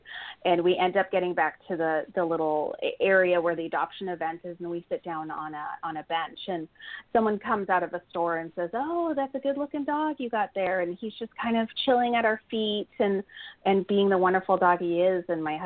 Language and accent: English; Canada; now in United States; I'm originally from Canada, and it's kind of cliche, you know, for a Canadian to have a Siberian Husky, but we are here in Southern California